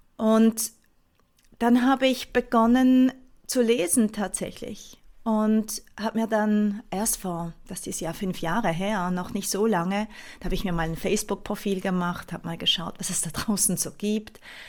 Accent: Switzerland; Ich habe während des Lockdowns, da war ja bei uns in der Schweiz gar nicht so lange im Vergleich jetzt zu Deutschland

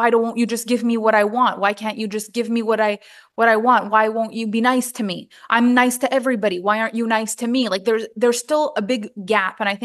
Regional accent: Canada; first language French; English is a second language; I'm French Canadian, but the impact of my work is actually bigger in the English market. I had to change my language. Like I went to school in French, my first language is French

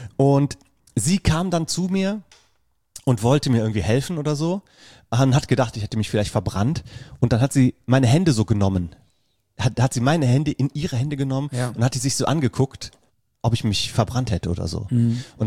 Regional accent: Bad Neuenahr-Ahrweiler, Rhineland-Palatinate, Germany; ich komme ja aus Bad Neuenahrweiler

